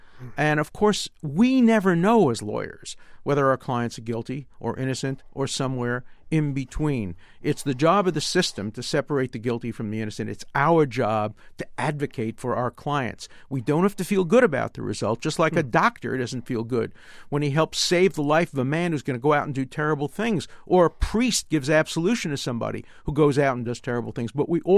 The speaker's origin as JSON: {"language": "English", "town": "Brooklyn", "region": "New York", "country": "United States", "tie": "born or raised there", "said": "I grew up in Brooklyn. had I grown up in some neighborhoods in Boston, it probably would have been the same. But, you know, I grew up on the streets, and you develop that ability, and you always fight back."}